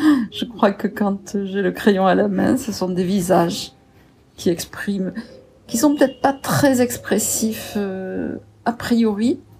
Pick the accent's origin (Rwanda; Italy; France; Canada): France; south of France; je viens du Midi de la France. Voilà. J'ai ma maison et mon atelier à une vingtaine de kilomètres d'Aix-en-Provence.